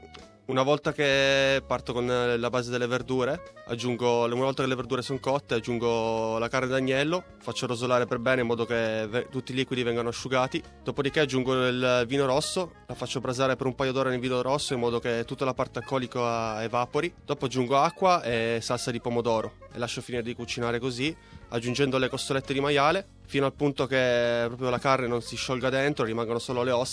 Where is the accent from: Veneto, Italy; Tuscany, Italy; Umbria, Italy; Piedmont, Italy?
Piedmont, Italy; Io sono di parte perché sono cresciuto in Piemonte